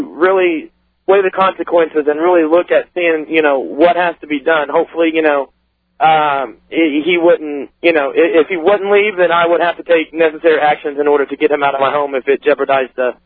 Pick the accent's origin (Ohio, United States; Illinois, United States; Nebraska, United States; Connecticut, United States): Ohio, United States; actually, I'm from Ohio, heading to Columbus, Indiana